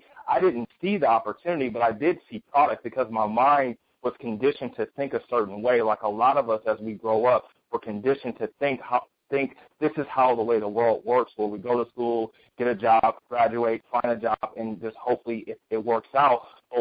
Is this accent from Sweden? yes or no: no; Oakland, California, United States; coming from where I grew up in Oakland, California